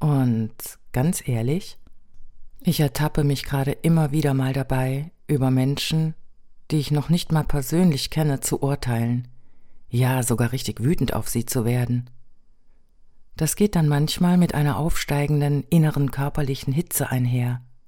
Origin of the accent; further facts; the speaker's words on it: Germany; Also für mich als Deutsche räumlich gesehen doch schon fühlbar recht nah.